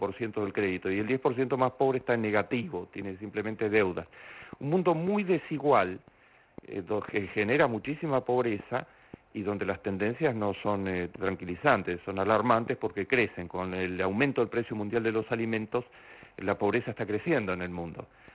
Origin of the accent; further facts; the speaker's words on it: Argentina; En mi país, la Argentina, es el quinto productor de alimentos del mundo.